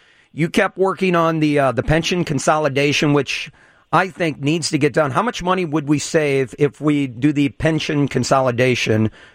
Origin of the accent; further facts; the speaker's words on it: Peoria, Illinois, United States; also born or lived in Rockford; And you know, I grew up in Peoria, but I lived in Rockford after college, and I have a soft place in my heart for Rockford.